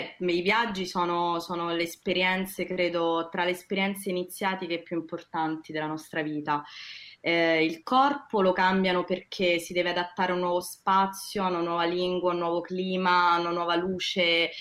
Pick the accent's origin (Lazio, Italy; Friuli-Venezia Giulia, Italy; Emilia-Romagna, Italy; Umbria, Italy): Lazio, Italy; accent: Roman; Io a volte dico che mi sento più sarda che romana, ma ovviamente non è così perché ho l'accento romanissimo